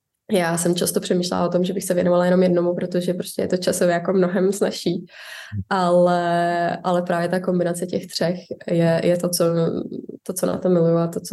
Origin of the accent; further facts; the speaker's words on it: Šumava, Czechia; protože bydlíme nebo jsme ze Šumavy, takže to je blízko